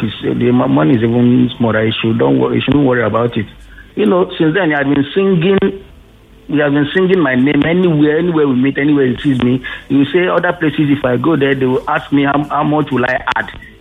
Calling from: Ikoyi, Lagos, Nigeria; I'm calling from Ikoyi.

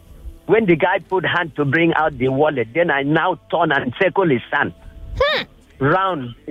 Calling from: Victoria Island, Lagos, Nigeria; Okay, sorry, I'm calling from VI.

